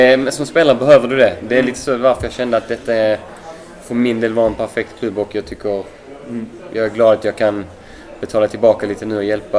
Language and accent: Swedish; Sweden; Men det var jag är svensk.